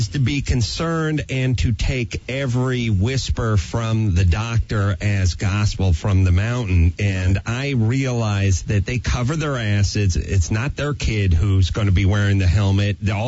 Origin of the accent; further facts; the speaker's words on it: North Hollywood, California, United States; I grew up in North Hollywood, and everyone I grew up with in the flatlands of North Hollywood did not have braces or a retainer.